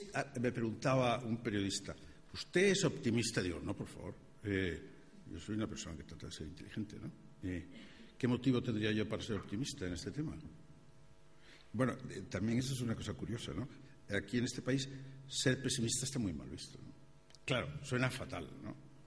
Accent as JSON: {"language": "Spanish", "region": "Asturias", "country": "Spain", "tie": "born or raised there", "said": "me acuerdo de pequeño en Asturias, en las fiestas de los pueblos y tal"}